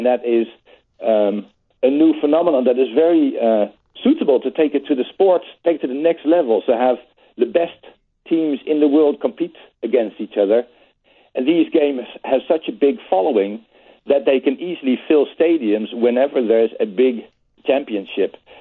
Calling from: Amsterdam, North Holland, Netherlands; I'm live from Amsterdam.

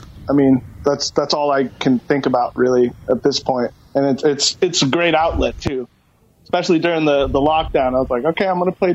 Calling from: Kirkland, Washington, United States; I am at a friend's house in Kirkland, down the street from my house.

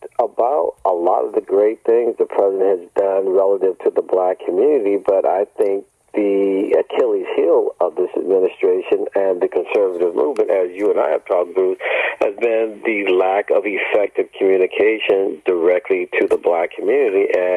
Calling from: Washington, District of Columbia, United States; I'm calling from the swamp today out in D.C., so it's knee-deep here

